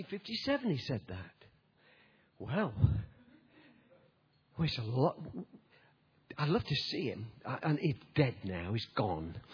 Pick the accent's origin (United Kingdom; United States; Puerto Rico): United Kingdom; Nottingham, East Midlands; When I was 16, I used to go into our city in Nottingham. I come from Nottingham. You know, you've heard of Robin Hood? Well, I come from where he was born. Robin Hood country.